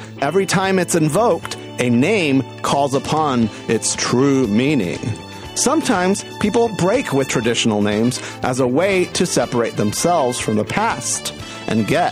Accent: Puerto Rico; like for me, I grew up in Puerto Rico, so I wasn't an outsider with that name.

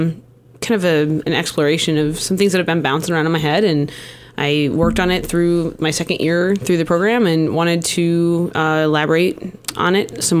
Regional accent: United States; It's definitely something that, as an American, I really can't.

